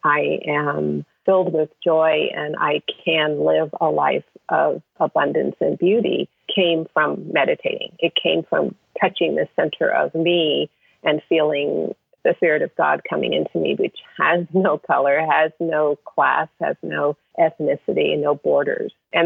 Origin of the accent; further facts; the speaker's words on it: San Francisco, California, United States; Growing up in San Francisco, we weren't well off. We weren't wealthy. We were middle class.